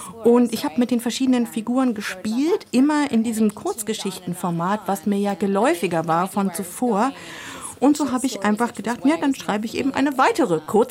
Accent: California, United States; German is a second language; Ich bin ja in Kalifornien aufgewachsen

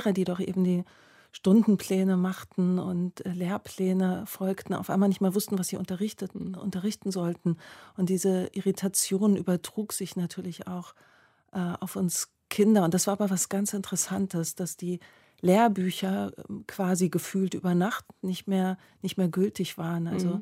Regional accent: East Germany, Germany; Ja, das ist meine Kindheit. Meine Kindheit ist gefärbt in DDR-Licht.

